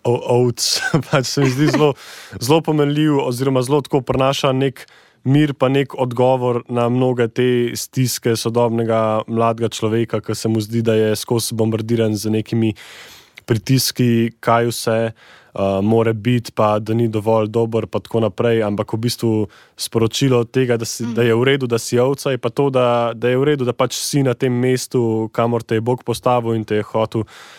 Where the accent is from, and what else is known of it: Grosuplje, Lower Carniola, Slovenia